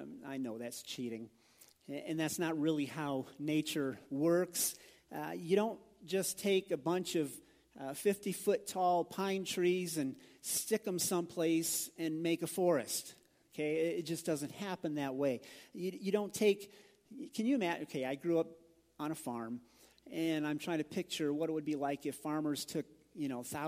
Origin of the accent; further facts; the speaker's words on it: Midwest, United States; But I grew up back in the Midwest, and there were billions upon billions upon billions of snowflakes.